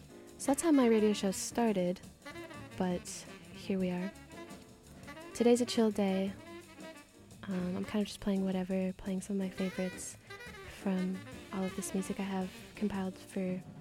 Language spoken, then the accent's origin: English; Calgary, Alberta, Canada; now in Vancouver, Canada; I'm from Calgary, so used to sticking it out and freezing to death.